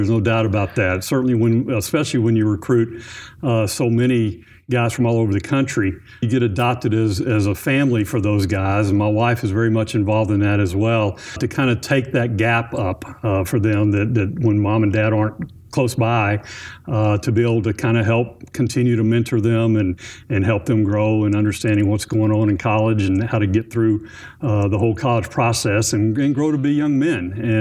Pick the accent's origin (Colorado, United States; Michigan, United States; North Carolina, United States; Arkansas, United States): Arkansas, United States; Magnolia; also born or lived in Louisiana; I was born in Arkansas and really kind of bounced back and forth. It's kind of funny. People in Texas think I'm from Arkansas and people from Arkansas think I'm from Texas.